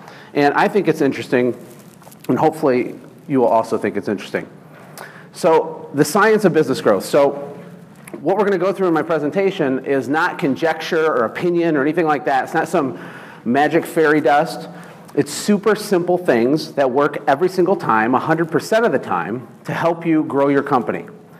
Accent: Michigan, United States; Most of you have absolutely no idea who I am, but I'm somewhat interesting. I'm from Michigan, and I got married about 15 years ago.

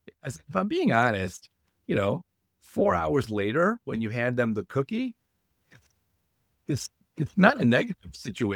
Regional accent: Chicago, Illinois, United States; moved away as an adult; now in Boston, United States; I'm born and raised in Chicago. I've been in the Boston area for 30 years, but Chicago was where I started.

